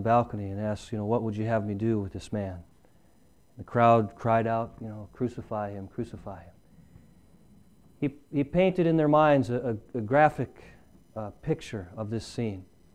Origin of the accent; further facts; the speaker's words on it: Illinois, United States; not far from where I grew up in Illinois.